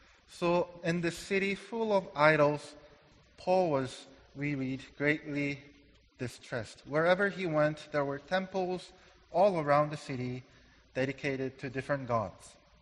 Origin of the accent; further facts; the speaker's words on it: South Korea; And I'm originally from South Korea.